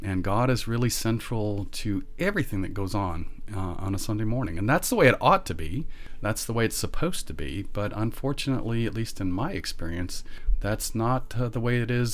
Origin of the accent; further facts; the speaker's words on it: Sacramento, California, United States; also born or lived in Midwest; I am originally from Sacramento, yeah, born and raised